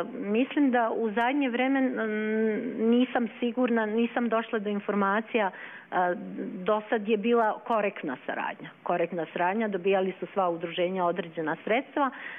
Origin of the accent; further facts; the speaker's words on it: North Macedonia; Serbian is a second language; E sad, ja kao Makedonka, ja o onome što se pričalo na sastanku savjeta